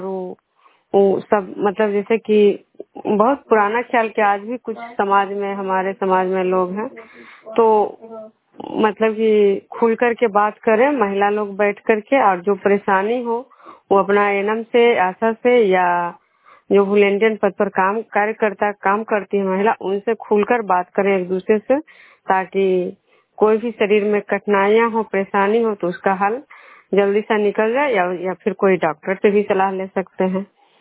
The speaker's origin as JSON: {"language": "Hindi", "town": "Vishnupur", "region": "Bihar", "country": "India", "said": "विष्णुपुर ग्राम खजरा पंचायत नालंदा जिला नैनोसा प्रखंड के निवासी हूँ।"}